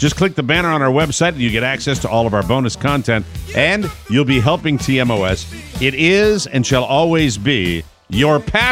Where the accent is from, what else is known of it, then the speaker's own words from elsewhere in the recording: Connecticut, United States; drove a bunch of the boys up to my home state of Connecticut